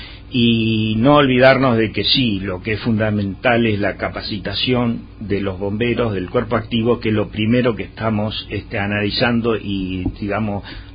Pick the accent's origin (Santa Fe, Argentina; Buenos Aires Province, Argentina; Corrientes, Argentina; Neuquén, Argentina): Buenos Aires Province, Argentina; Rojas; now in Carabelas, Argentina; siendo de que soy oriundo de Rojas y estoy en Carabelas